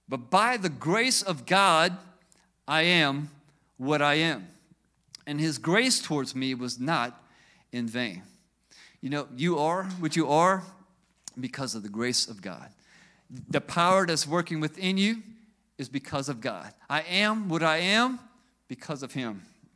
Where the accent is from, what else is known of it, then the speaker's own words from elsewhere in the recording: Chauvin, Louisiana, United States; I'm just a nobody from nowhere. I grew up in Chauvin, Louisiana, down the bayou. I'm nobody from nowhere.